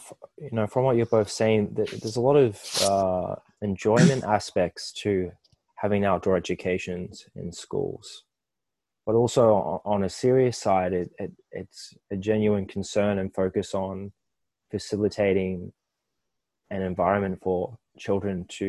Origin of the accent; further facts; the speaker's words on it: Australia; growing up in Australia myself, we had lots of outdoor education